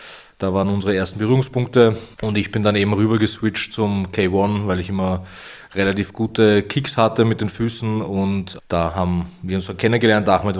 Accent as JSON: {"language": "German", "region": "Vienna", "country": "Austria", "said": "Ja, also ich komme aus Wien"}